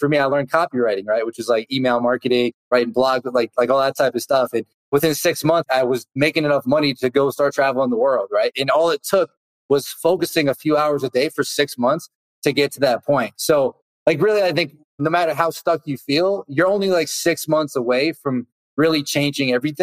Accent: Boston, Massachusetts, United States; I grew up around the Boston area, so I was going out there every weekend trying to meet guys, meet girls, and just be social.

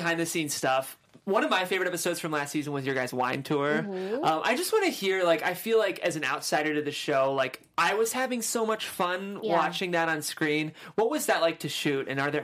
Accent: Cleveland, Ohio, United States; now in Los Angeles, United States; I'm from Cleveland.

